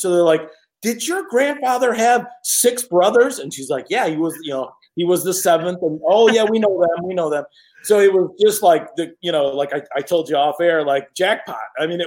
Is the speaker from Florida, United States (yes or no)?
no; Eastpointe, Michigan, United States; I grew up in East Detroit. It's a separate city, but they called it East Detroit.